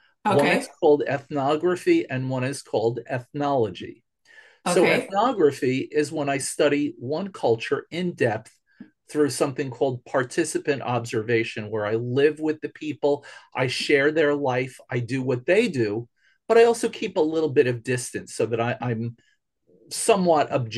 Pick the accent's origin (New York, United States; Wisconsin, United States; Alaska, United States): New York, United States; also born or lived in Oklahoma; I grew up here in New York, but I moved to Oklahoma, where I went to graduate school in 1980.